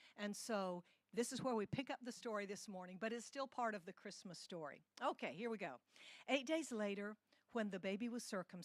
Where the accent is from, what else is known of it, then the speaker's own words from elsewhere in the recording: Singapore; You know that I grew up in Singapore.